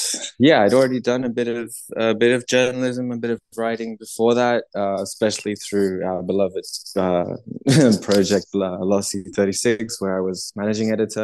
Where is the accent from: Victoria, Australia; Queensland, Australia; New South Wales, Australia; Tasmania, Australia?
New South Wales, Australia; Sydney; now in Europe; I am from Sydney in Australia, from quite a long way away from where I am now. But I've lived in and studied in Europe for 7 years now